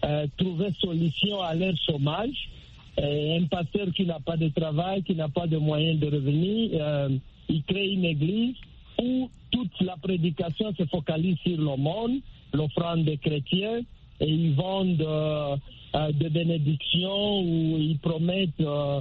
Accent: DR Congo; chez nous, en République démocratique du Congo

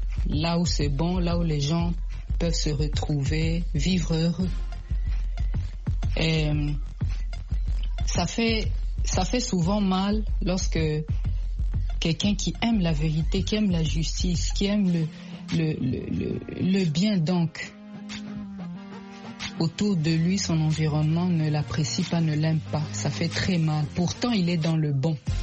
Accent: Kinshasa, DR Congo; Et chez nous, à Kinshasa, ici, nous voyons l'insalubrité trop.

